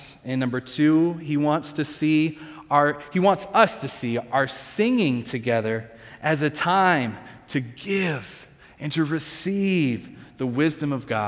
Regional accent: the South, United States; now in Midwest, United States; I'm from the South. That's how I read that.

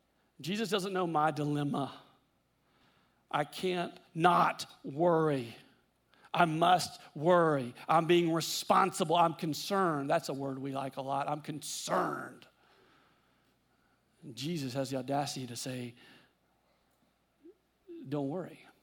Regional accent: Louisiana, United States; I grew up in Louisiana, and we had either hurricanes or tornadoes regularly scheduled like every other Wednesday, right?

